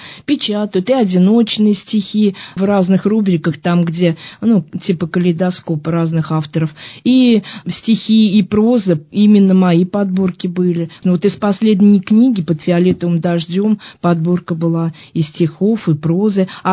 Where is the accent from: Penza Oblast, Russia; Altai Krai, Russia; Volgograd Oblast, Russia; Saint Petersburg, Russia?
Penza Oblast, Russia; Penza; Я коренная пензячка, и я очень люблю свой город.